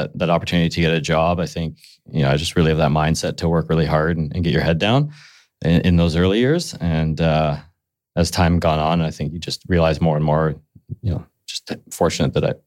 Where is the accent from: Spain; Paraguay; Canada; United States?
Canada; Yukon; also born or lived in Vancouver; So I grew up in the Yukon.